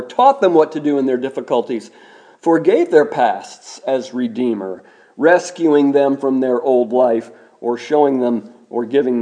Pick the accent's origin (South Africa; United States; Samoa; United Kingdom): United States; Midwest; I ought to know, I grew up in the Christian tradition in the Midwest.